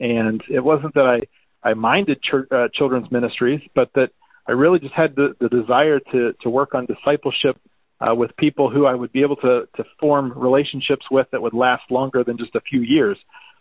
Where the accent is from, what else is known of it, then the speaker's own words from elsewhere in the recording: Canton, Ohio, United States; born there; Yeah, so I was actually born here in Ohio in a little city called Canton. And thankful for that heritage, thankful to be a Buckeye.